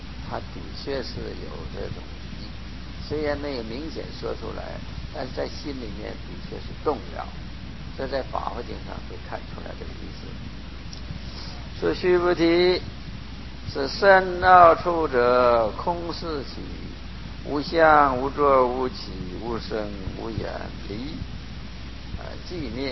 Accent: China; 这个我们中国人啊，中国人呢、就如果对中国哲学有多少研究啊，

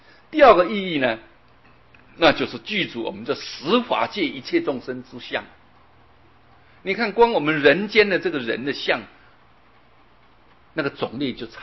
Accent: Taiwan; 我们一看，嗯，这个好像不是我们台湾人，你一看就看得出来啊。

